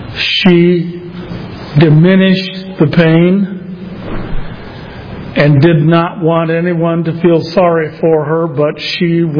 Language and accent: English; Morenci, Michigan, United States; I grew up on the … farm on Packard Road near Seneca, Lenawee County, Morenci, Michigan.